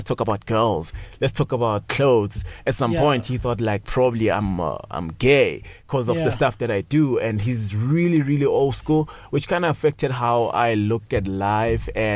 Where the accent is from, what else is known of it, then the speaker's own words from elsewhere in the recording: Tsakane, Gauteng, South Africa; also born or lived in Lydenburg / Daveyton; It's a Bedi place. I'm Bedi. And when I was five, my mom and dad moved to Daveyton, stayed in Daveyton. They separated, had to go to Tsakane. Tsakane is about 25 km in the east, far east